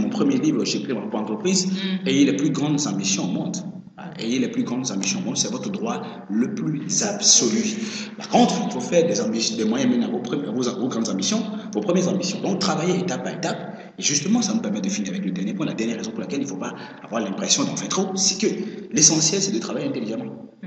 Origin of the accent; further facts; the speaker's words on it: Benin; mais tiens, moi je suis béninois, tu le sais. Chez nous, au Bénin